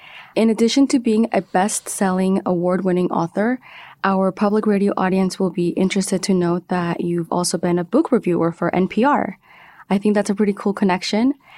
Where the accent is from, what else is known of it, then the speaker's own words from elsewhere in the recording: Mexico; I grew up in Mexico, and I remember scary stories and folklore tales